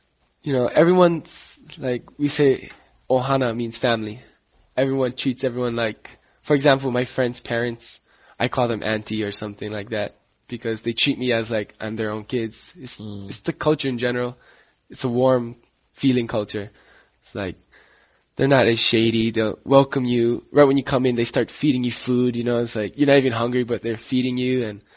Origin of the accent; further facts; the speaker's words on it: Hawaii, United States; I'm from Oahu.